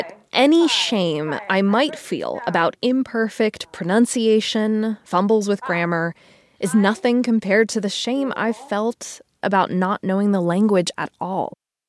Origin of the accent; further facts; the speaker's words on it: United States; I am Chinese American, even if I'll never be perfectly fluent in Chinese.